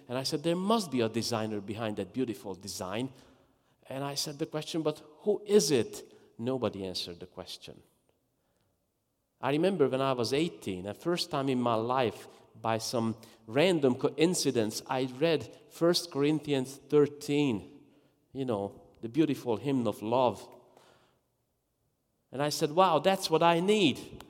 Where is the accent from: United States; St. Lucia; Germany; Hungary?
Hungary; And the person knew I was from Hungary.